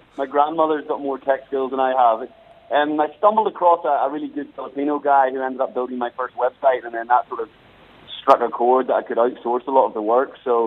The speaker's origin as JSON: {"language": "English", "town": "Galway", "region": "Connacht", "country": "Ireland", "tie": "born there", "said": "Well, I was born in Galway, Dave, down in the south, and then some family issues. We moved up north, just my mum, my sister, and myself."}